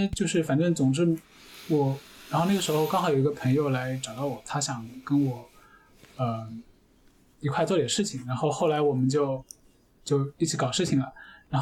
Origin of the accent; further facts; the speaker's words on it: Zhejiang, China; 我因为我老家在浙江，然后可能有一个潜在想法是说，因为离家近点的话